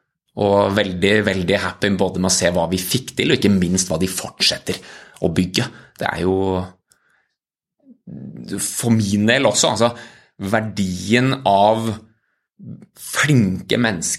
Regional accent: Oslo, Norway; Jeg kommer fra Oslo

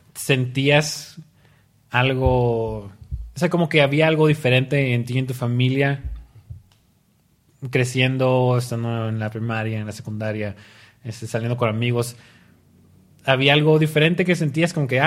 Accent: Mexico; now in United States; soy mexicano.

